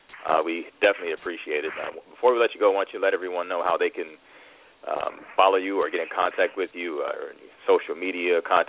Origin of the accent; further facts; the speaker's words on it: Chicago, Illinois, United States; And also, I'm from Chicago, so I'm a big homer.